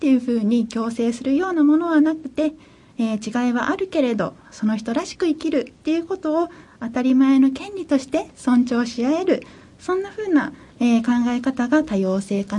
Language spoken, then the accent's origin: Japanese; Aichi, Japan; now in Shimada, Japan; 私の出身は愛知になるんですけれども、もともと就職で民間企業で三重県の方に就職をしまして、そこから島田市の方へ移住してきたというような経緯になります。